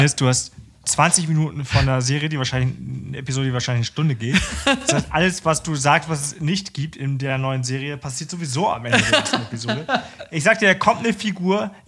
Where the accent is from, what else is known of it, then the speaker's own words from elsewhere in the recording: Oberneuland, Bremen, Germany; Ich bin in Oberneuland aufgewachsen, das ist das Gegenteil davon.